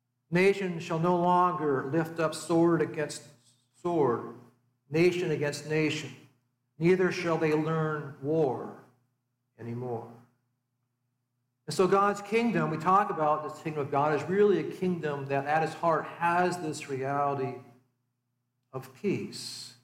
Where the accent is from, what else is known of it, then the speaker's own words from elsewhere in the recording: United States; We gather here as people who are Americans, who are citizens of this nation.